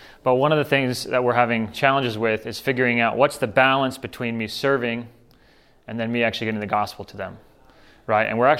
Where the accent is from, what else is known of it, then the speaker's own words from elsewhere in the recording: Thailand; also born or lived in Arizona, United States; I am originally from Arizona, but grew up in Thailand. My parents are still with the International Mission Board.